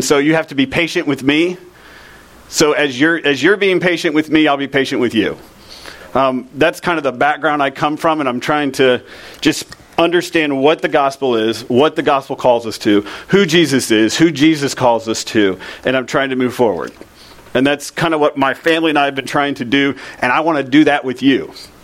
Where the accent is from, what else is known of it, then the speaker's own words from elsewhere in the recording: Lakeland, Florida, United States; now in Lutz, United States; I grew up in Lakeland, Florida, good old Polk County, as Jake has many times made fun of me for.